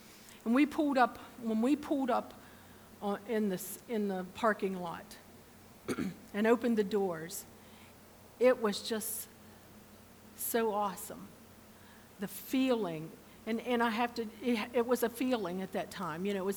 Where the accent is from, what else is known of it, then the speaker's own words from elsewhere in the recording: Kaiser, West Virginia, United States; also born or lived in Maryland; I grew up in Kaiser, West Virginia, even though I've lived in Maryland all my life. This is where I ran around when I was a teenager.